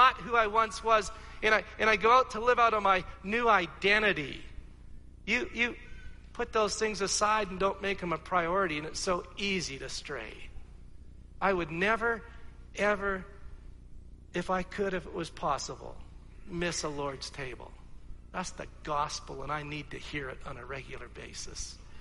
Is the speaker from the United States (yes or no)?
no; Coquitlam, British Columbia, Canada; like we grew up together in Coquitlam, B.C. We went to the same church.